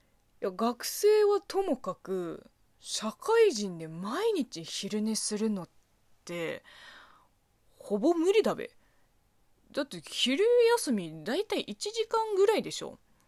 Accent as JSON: {"language": "Japanese", "country": "China", "lives_now": "Japan", "said": "一応在日中国人として発信はしてますけれども、おそらくね、典型的な中国人ではないので、"}